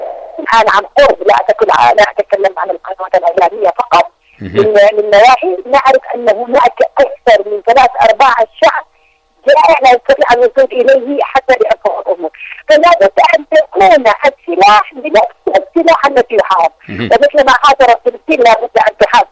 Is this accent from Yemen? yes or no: yes; Yemen; أنا من اليمن وأفتخر